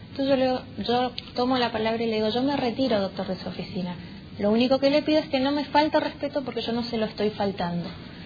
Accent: Alem, Misiones, Argentina; Yo soy oriunda de Alem, pero me desempeño como profesional, soy licenciada en psicología y trabajo social en la localidad de Oberá

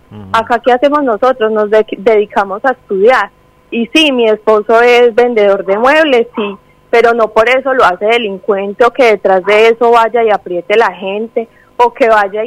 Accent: Colombia; now in Argentina; simplemente porque somos colombianos.

